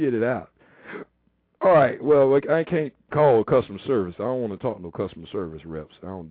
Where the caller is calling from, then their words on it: Tampa, Florida, United States; I'm calling from Tampa, Florida, so I noticed that you're in San Marcos, Texas.